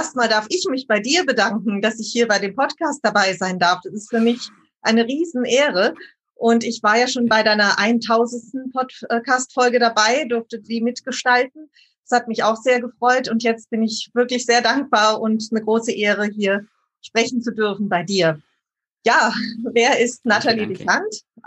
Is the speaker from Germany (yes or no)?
yes; Baden-Württemberg, Germany; Also ich bin hier in der Kurpfalz aufgewachsen. Gerne. Man hört es zwar nicht unbedingt an der Sprache. Ja, ich bin nicht, ich spreche keinen Dialekt normalerweise. Das durften wir zu Hause nicht. Da war Hochdeutsch angesagt